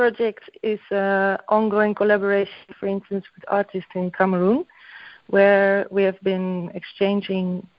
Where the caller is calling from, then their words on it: Brussels, Brussels-Capital Region, Belgium; I'm calling now from my studio in Brussels, so in Belgium.